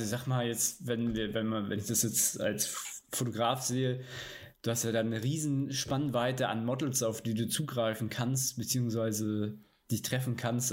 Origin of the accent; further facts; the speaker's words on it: Stuttgart, Baden-Württemberg, Germany; born there; now in Hamburg, Germany; Und ich bin tatsächlich auch in Stuttgart geboren.